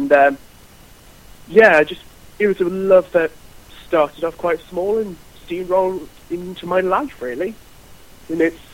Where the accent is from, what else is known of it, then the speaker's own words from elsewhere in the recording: Stoke-on-Trent, West Midlands, United Kingdom; Yes, I'm originally from Stoke-on-Trent.